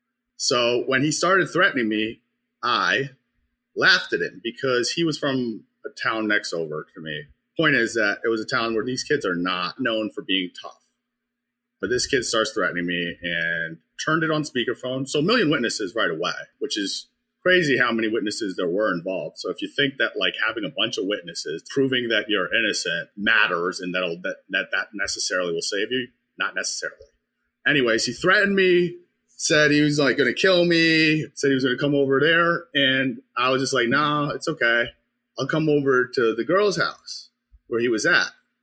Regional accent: Norwalk, Connecticut, United States; Yeah, my parents were both teachers. I grew up in Norwalk, Connecticut.

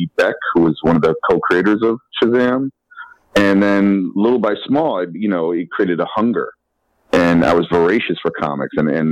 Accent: New York, United States; now in Brooklyn, United States; Like, I grew up in the Upper West Side of New York. I live in Brooklyn now. I've been here about 22 years.

